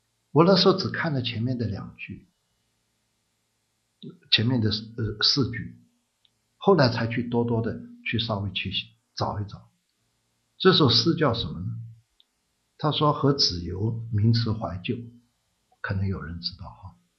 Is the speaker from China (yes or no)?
yes; China; 讲到日本，我也想到我们中国人。